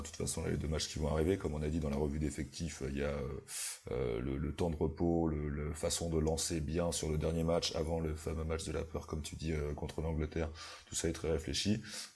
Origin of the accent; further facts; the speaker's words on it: France; même si je suis français et que du coup mon rapport aux Anglais est toujours un peu compliqué